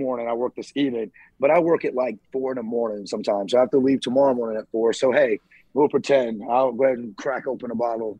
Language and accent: English; the South, United States; I mean, I grew up in the South eating chitlins and pig